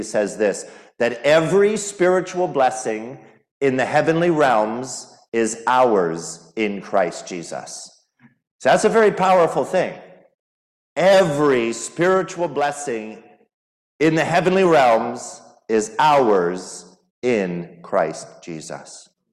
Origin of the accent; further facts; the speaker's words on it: Brampton, Ontario, Canada; I'm from Brampton in near Toronto, Canada.